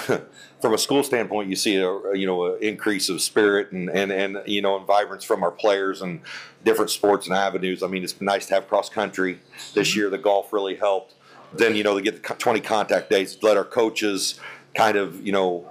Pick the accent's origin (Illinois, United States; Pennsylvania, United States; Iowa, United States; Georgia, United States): Illinois, United States; Lawrenceville; I grew up in Lawrenceville. You know, growing up as a kid, 82, 83, Lawrenceville, going to state.